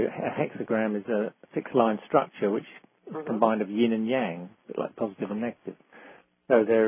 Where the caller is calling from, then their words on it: Glastonbury, South West England, United Kingdom; I'm in Glastonbury in Somerset, UK.